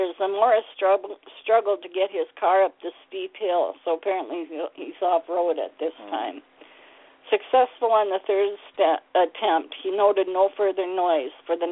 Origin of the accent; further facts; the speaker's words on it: Minnesota, United States; That's in my home state, and that was in 1967, I want to believe.